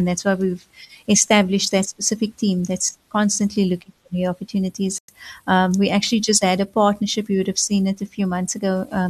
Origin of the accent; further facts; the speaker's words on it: Cape Flats, Western Cape, South Africa; so I come from the Cape Flats, and I've seen how financial inclusion can change the trajectory of your life.